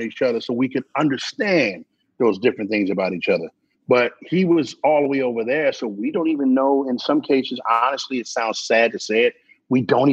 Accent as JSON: {"language": "English", "town": "Philadelphia", "region": "Pennsylvania", "country": "United States", "tie": "born or raised there", "said": "I grew up in 13th. Southwest, like 58th and Woodland Avenue, like Greenway Avenue."}